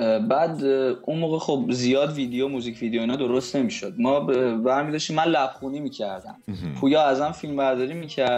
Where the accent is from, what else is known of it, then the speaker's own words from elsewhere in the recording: Rasht, Gilan, Iran; من شمالی هستم. رشت.